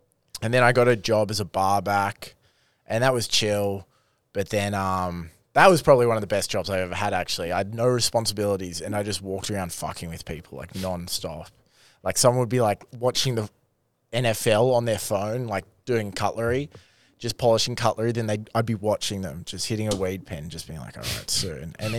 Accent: Sydney, New South Wales, Australia; I grew up in Sydney.

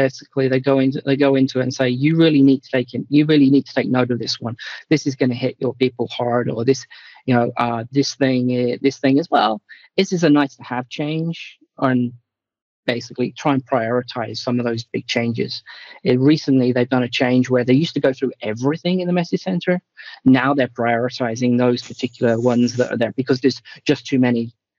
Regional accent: United Kingdom; moved away as an adult; now in Switzerland; I'm British originally. I don't think that changes anything. But basically, 13 years ago, I moved to Switzerland based on my wife's position, not mine.

